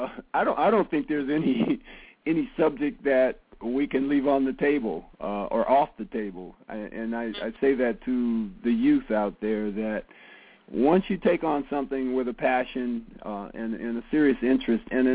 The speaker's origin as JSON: {"language": "English", "town": "Los Angeles", "region": "California", "country": "United States", "tie": "born or raised there", "lives_now": "Bay Area, United States", "said": "I've been in the Bay Area for most of my adult life, growing up in Los Angeles as a youth, and I did go to high school down there."}